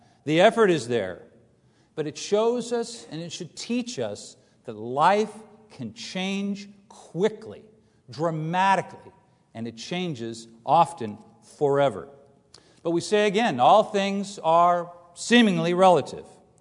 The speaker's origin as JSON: {"language": "English", "region": "California", "country": "United States", "said": "I'm a Californian."}